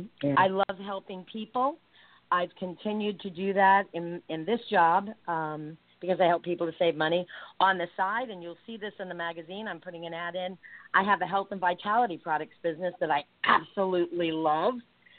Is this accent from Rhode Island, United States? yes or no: yes; Rhode Island, United States; because I'm from Rhode Island, I was working in Boston at the time